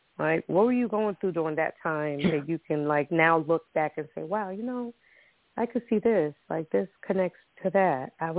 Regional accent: Costa Rica; When I was younger, right, much younger, I grew up in Costa Rica.

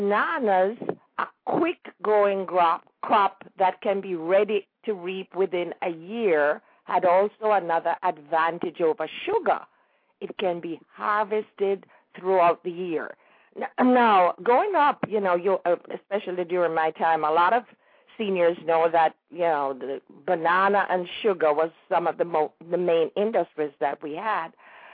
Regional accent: Kingston, Jamaica; I was born in Kingston, born and raised in Kingston.

